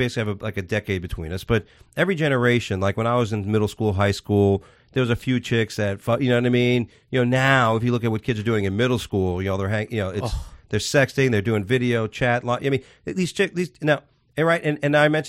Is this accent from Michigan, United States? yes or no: no; Queens, New York, United States; born there; I'm a Yankee fan because I was born in Queens. And a lot of friends still there. Go back a lot to New York.